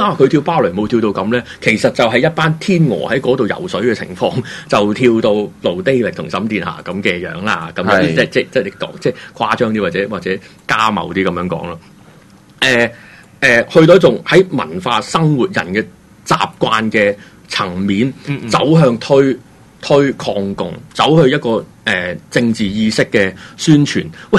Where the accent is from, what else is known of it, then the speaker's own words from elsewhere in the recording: Hong Kong; 就系话俾佢听我系香港人